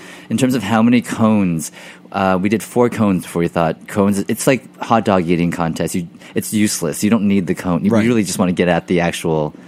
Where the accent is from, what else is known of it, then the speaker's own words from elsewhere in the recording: Texas, United States; the fact I grew up in Texas eating, you know, artificial green.